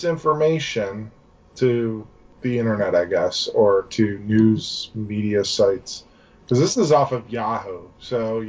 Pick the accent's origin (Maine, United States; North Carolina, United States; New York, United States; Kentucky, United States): New York, United States; So, as a New Yorker, ranch on pizza, I can't get behind that.